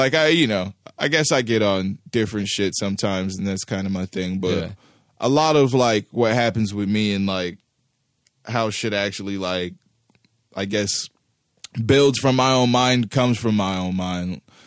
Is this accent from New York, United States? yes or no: no; Kansas City, Missouri, United States; when I was coming up in South Kansas City, in the neighborhood we grew up in Greenfield